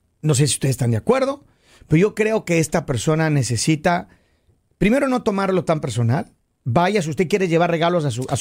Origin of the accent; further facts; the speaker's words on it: Ecuador; Yo recuerdo cuando yo vivía en el país donde yo nací, en Ecuador.